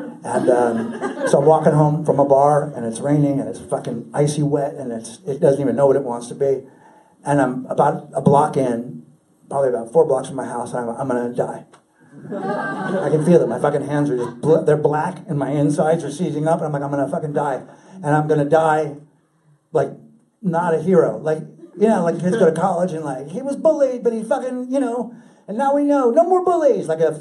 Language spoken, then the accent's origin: English; California, United States; Why? I'm from California.